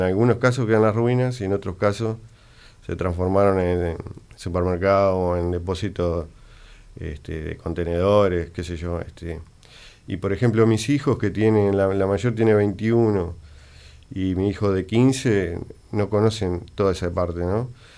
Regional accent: Montevideo, Uruguay; En el municipio F, sí, exactamente.

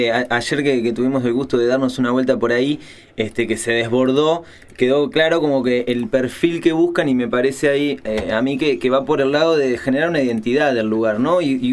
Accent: Uruguay; como uruguayos que somos, que caemos tarde a todos lados

